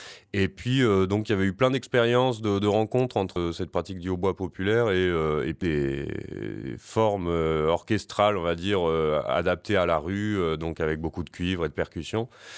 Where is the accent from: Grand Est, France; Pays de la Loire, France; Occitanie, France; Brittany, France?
Occitanie, France; moi je suis originaire du sud du Massif Central, puisque je suis né, j'ai grandi dans les Cévennes.